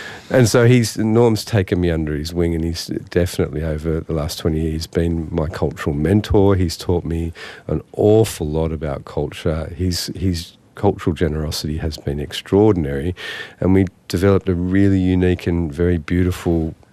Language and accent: English; Sydney, New South Wales, Australia; I grew up in Sydney. I went to Sydney University